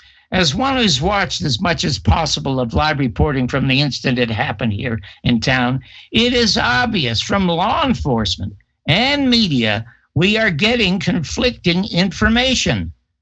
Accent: Las Vegas, Nevada, United States; from the White House to Hollywood and, of course, to my hometown, Las Vegas.

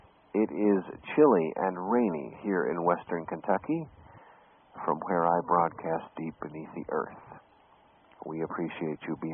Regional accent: Scotland, United Kingdom; The second movie will start out being filmed in Scotland, actually not far from my hometown.

